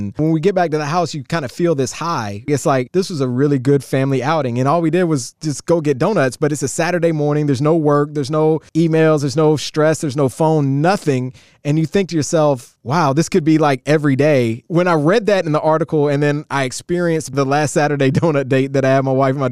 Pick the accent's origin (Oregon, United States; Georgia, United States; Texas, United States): Georgia, United States; Atlanta; now in Nashville, United States; I grew up in Atlanta. We live in Nashville, Tennessee now.